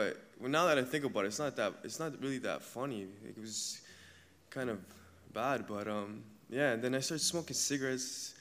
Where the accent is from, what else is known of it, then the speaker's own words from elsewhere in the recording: Hamilton, Ontario, Canada; my hometown is Hamilton, Ontario. And growing up, both my parents were together.